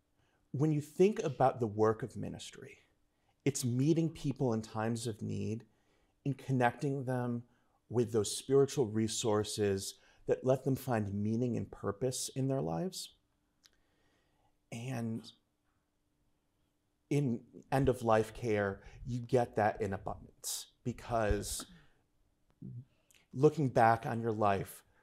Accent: New York, United States; I'm originally from Northern New York, very far Northern New York, almost Canada, Northern New York.

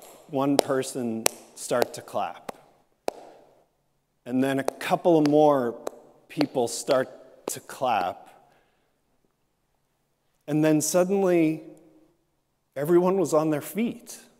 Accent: Philadelphia, Pennsylvania, United States; and I grew up in Philadelphia. We don't do stuff like this.

